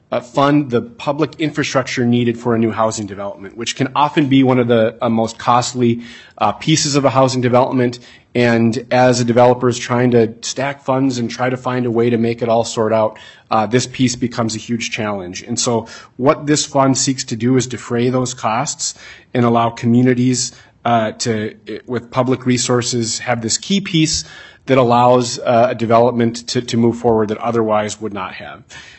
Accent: Becker, Minnesota, United States; I grew up in Representative Mecklen's district in Becker

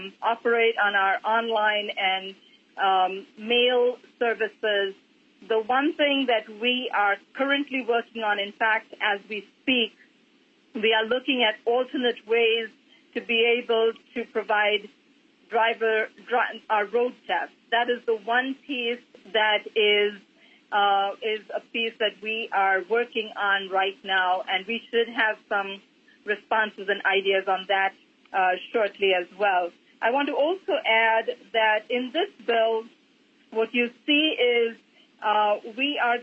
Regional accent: Minnesota, United States; I want to first say, as a Minnesotan, I am so very proud of our legislators

